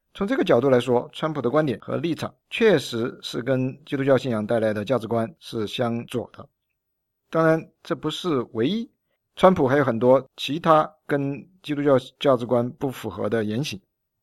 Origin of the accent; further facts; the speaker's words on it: China; 就是我们中国人说的孔方兄